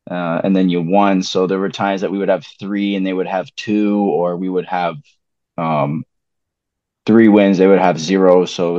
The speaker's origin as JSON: {"language": "English", "country": "Canada", "tie": "born or raised there", "said": "I grew up in Canada, but I was so close to the Midwest that I kind of consider it Midwest"}